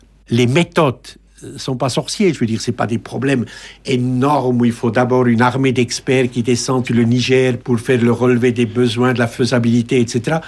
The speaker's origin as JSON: {"language": "French", "region": "Geneva", "country": "Switzerland", "said": "ou suisse aussi, je suis de Genève"}